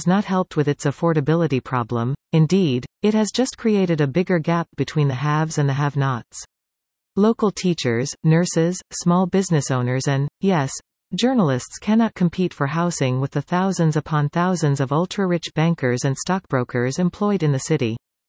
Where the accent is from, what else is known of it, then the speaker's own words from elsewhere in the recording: London, United Kingdom; I come from London, England, which is by anybody's standards a world-leading city with countless global HQs, particularly in the financial industry.